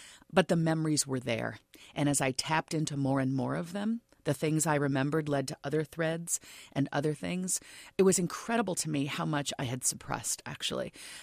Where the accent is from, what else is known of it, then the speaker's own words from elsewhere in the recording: Lagos, Nigeria; born there; I was born in Lagos, Nigeria. So does that mean that's where I'm from? Well, I wasn't born to Nigerians. I was born to a Black American and a white Brit.